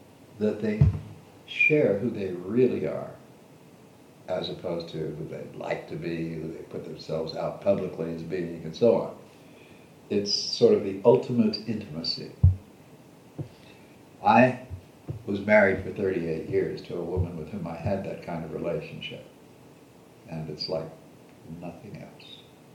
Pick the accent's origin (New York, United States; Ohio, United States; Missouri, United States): Ohio, United States; also born or lived in Boston / Hawaii / Oregon / Florida; I grew up in Ohio, and moved to the Boston area at one point, moved to Hawaii for a while, lived in Oregon for 25 years, moved to Florida, lived in Florida for 10 years, then Arizona from there